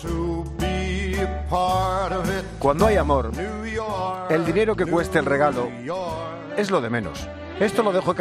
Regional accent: Madrid, Community of Madrid, Spain; No, soy de la Villa de Madrid.

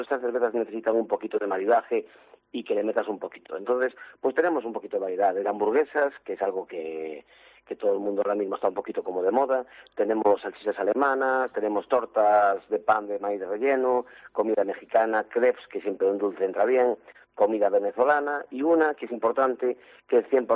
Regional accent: Ourense, Galicia, Spain; Yo mismo soy de aquí de Ourense y somos gente muy de aquí.

